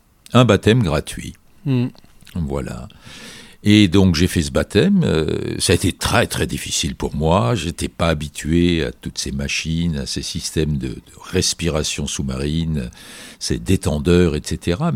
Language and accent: French; Capbreton, Nouvelle-Aquitaine, France; born there; je suis né à Cabreton, à Bayonne. Mes grands-parents étaient là et l'océan était là.